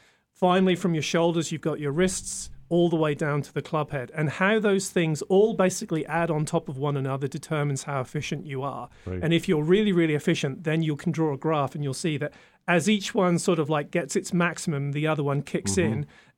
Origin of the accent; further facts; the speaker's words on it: England, United Kingdom; I used to play cricket a lot as well, being English.